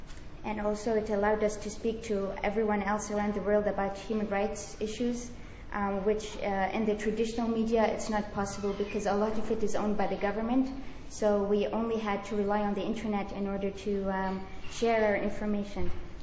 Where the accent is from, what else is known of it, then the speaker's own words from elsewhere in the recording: Bahrain; English is a second language; As you were told, I come from Bahrain. It's a very small country in the Middle East.